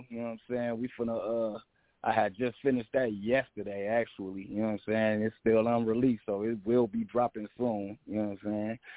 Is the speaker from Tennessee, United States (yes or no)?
no; Minneapolis, Minnesota, United States; I'm coming from Minneapolis, Minnesota. I'm coming with real Minnesota music.